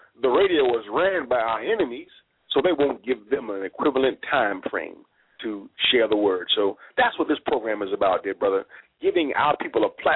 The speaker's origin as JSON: {"language": "English", "town": "St. Louis", "region": "Missouri", "country": "United States", "tie": "born or raised there", "said": "My hometown, St. Louis, Missouri."}